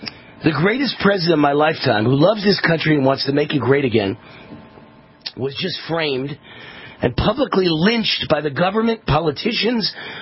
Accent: New York, United States; moved away as an adult; I was born and raised in New York. I graduated from Columbia University in New York City. My first apartment as an adult was in New York City.

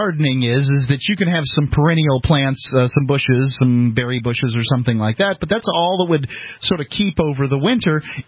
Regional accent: Florida, United States; I mean, you know, I'm from Florida.

